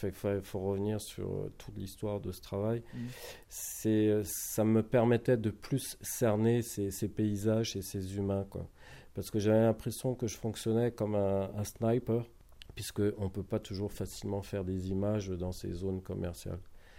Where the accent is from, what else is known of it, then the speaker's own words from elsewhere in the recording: Brittany, France; C'est une image que j'ai faite chez moi en Bretagne.